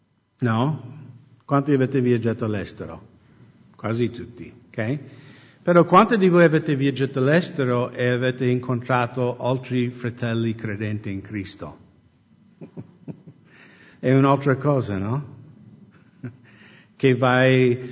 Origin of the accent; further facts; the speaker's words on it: Veneto, Italy; Io, la sposa, io sono uomo di un sol pezzo. Sono veneto mio.